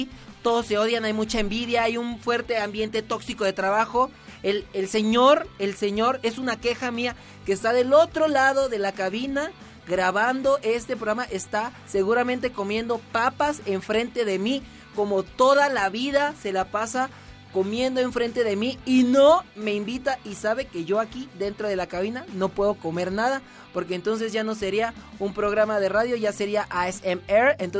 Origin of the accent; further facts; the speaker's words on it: Mexico; yo tengo una manera muy peculiar de hablar, no hablo como un mexicano normal, tal vez